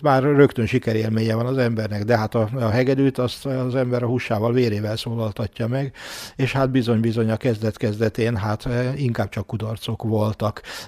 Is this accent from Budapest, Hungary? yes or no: yes; Budapest, Hungary; now in Szeged, Hungary; Igen, hát én budapesti születésű vagyok, és egészen 23 éves koromig, amíg befejeztem a Zeneakadémiát, addig Budapesten éltem.